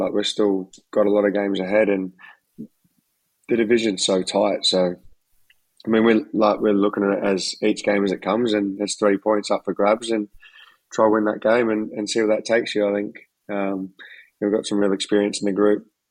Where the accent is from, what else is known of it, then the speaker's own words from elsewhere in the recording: Australia; moved away as an adult; now in England; I still feel so Aussie, but sometimes I forget if I still sound Aussie. And one of the boys reminded me yesterday that I still sound very Aussie. So that made me happy. But yeah, I guess my whole adult life, I've lived in Eng